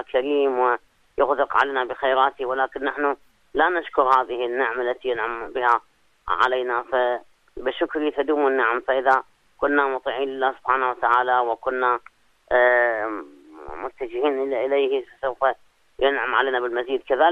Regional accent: Iraq; بعض المناطق سيما عندنا بالعراق يعني تعرفون تعرضنا إلى موجات متعددة من السيول والفيضانات

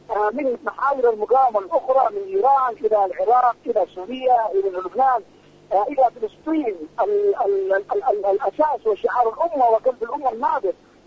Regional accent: Yemen; نحن شعب يمني ودولة مستقلة.

